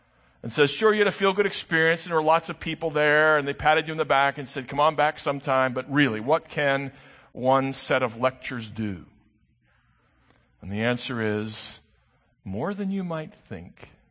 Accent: United States; I stand up and say, look, I'm just an American.

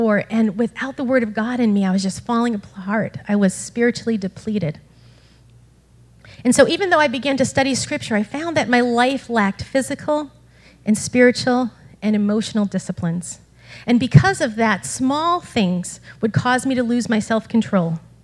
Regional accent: Lowell, Massachusetts, United States; And I grew up in Lowell, so I'm so thankful to be part of a community that cares so much about the greater Lowell community

